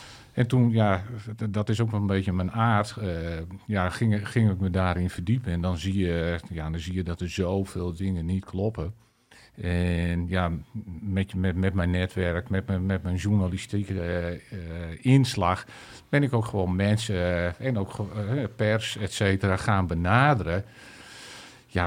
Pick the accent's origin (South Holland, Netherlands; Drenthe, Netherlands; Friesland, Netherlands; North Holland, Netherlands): Friesland, Netherlands; zoals de mensen wellicht horen, ik kom uit Friesland